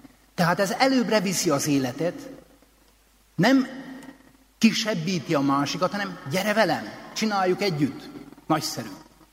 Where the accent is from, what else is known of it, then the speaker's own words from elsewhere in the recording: Székely Land, Romania; mert hogy én székely vagyok.